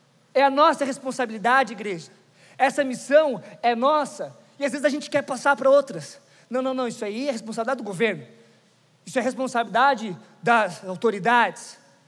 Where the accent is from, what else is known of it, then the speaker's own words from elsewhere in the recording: Brazil; Meninas, eu sou brasileiro, eu sei que não parece, mas eu não sou ladrão, não vou fazer nada pra vocês.